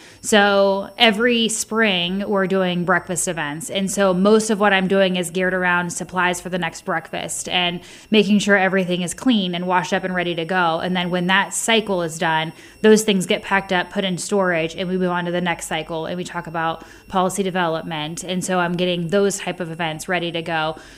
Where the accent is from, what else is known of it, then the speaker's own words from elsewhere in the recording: Licking County, Ohio, United States; I did grow up in agriculture. I am from Licking County, which is where I still reside, and grew up in 4-H and FFA, state and American degree, all the things.